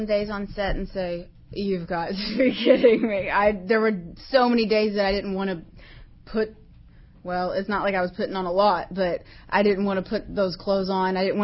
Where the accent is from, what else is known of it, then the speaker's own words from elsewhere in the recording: Texas, United States; I grew up in Texas, so I watched a lot of the reruns.